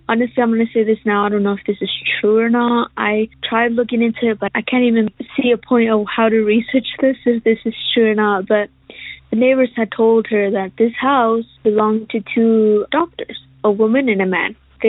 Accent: Roswell, New Mexico, United States; I am from Roswell, New Mexico, the famous alien town.

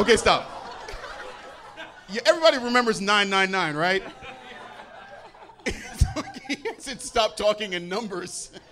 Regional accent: Midwest, United States; We're both from the Midwest. We should have ordered by now.

